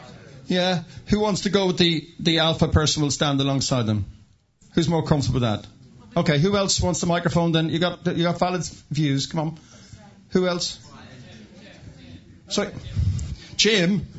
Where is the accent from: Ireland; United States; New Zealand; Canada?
Canada; Because I come from North America and Canada, where the viewpoint would be quite aggressively... quite orthodox.